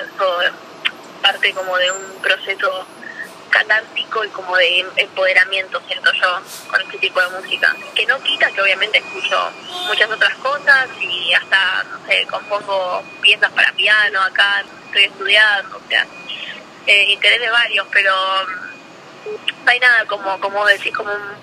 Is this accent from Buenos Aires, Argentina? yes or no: yes; Buenos Aires, Argentina; Bueno, yo soy de Buenos Aires